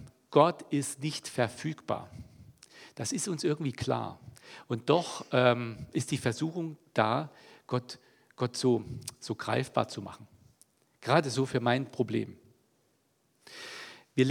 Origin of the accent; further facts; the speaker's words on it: East Germany, Germany; Ich bin ja in der DDR aufgewachsen, also so die Kindheitsjahre.